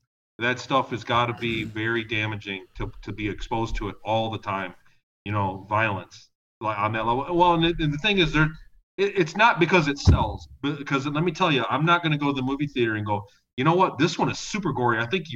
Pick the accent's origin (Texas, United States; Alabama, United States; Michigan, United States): Michigan, United States; Ann Arbor; born there; I'll just say that I was born in Ann Arbor.